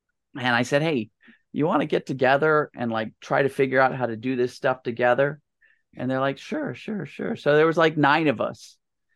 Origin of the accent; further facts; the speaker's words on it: Washington, District of Columbia, United States; I grew up here in Washington, D.C., and we had the Department of Treasury.